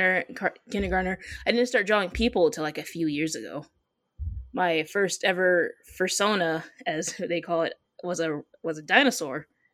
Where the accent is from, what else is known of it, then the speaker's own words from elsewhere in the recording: Michigan, United States; now in Arizona, United States; I'm from Michigan, like the Battle Creek, Detroit area. Mm-hmm. But I live primarily in Arizona. I've moved around a lot, but I consider Arizona to be my home.